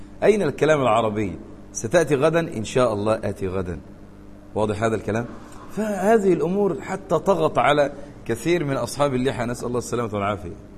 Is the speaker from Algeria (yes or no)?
no; Egypt; أمريكي ولا عربي ولا مصري؟ أنا مصري، طب كلمني عربي